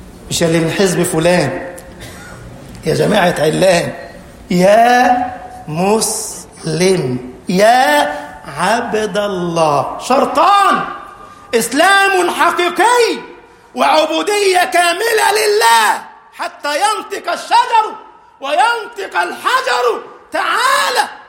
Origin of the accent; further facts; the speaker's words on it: Egypt; اللهم اجعل بلدنا مصر أمنا أمانا